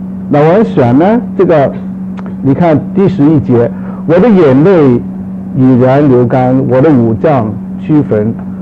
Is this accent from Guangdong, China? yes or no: yes; Guangdong, China; 他不会炒把你炒鱿鱼啊，我们广东人叫。